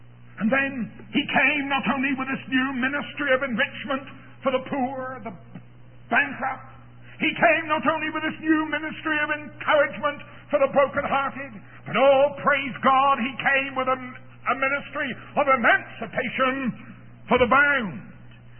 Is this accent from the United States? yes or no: no; England, United Kingdom; I must tell you, just in case you didn't know, I'm an Englishman. Just in case you didn't know.